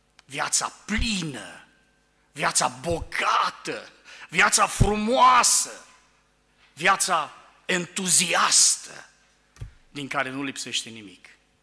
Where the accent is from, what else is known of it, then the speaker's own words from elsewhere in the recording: Romania; Așa cum noi suntem români astăzi, așa s-a întâmplat cu ei.